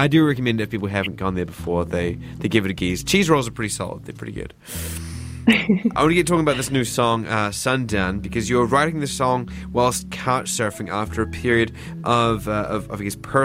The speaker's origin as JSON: {"language": "English", "region": "Southland", "country": "New Zealand", "said": "I'm originally from Southland, so I want to know, how's your time in that area of the country"}